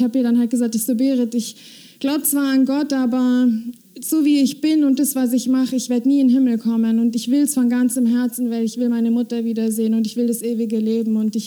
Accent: Konstanz, Baden-Württemberg, Germany; Ich bin, wie ihr hört, Deutsche. Ich komme aus Konstanz ursprünglich. Ich bin am 14. Mai 28 Jahre alt geworden.

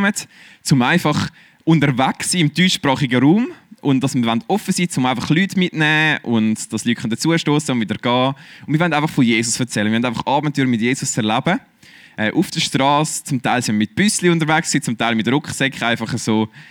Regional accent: Pfäffikon, Zurich, Switzerland; wie ihr vielleicht seht. Ich bin in Pfäffiken aufgewachsen, im Kanton Zürich. Und ich kenne Jesus schon mein ganzes Leben lang.

